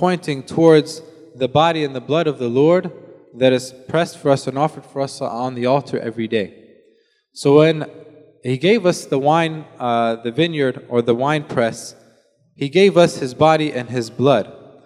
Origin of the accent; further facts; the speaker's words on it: Florida, United States; I remember where I grew up in Florida, in my childhood, the closest church to us was 4 hours away.